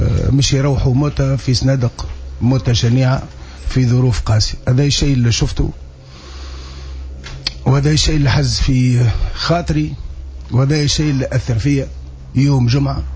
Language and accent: Arabic; Tunisia; نحن كمجتمع تونسي كمواطن تونسي وكبلاد تونس